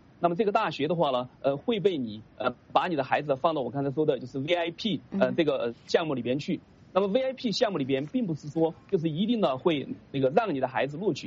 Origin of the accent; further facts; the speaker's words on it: China; now in United States; 像我从中国过来到美国